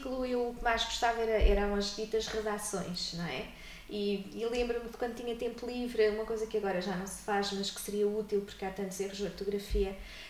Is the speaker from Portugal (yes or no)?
yes; Centro, Portugal; em Coimbra, e fiz o estágio na escola secundária Avoar Borteiro. Entretanto, mal terminei, voltei à Beira, voltei à minha terra-mãe, não é? E desde então, há 27 anos que dou aulas aqui no Conselho da Covilhã